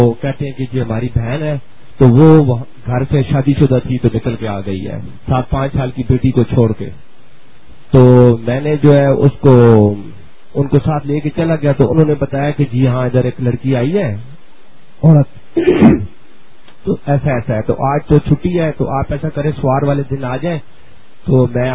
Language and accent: Urdu; Attock, Punjab, Pakistan; میں اٹک سے ہوں.